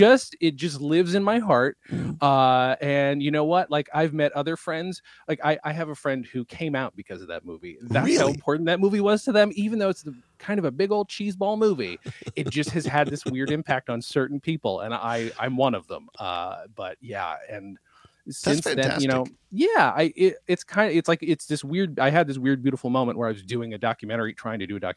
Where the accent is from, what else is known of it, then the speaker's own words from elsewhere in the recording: New York, United States; also born or lived in England / Germany; So I grew up in upstate New York for the most part. Mm-hmm. My parents were both in the military, so we went all over the place. I was born in England, went to Germany, but then set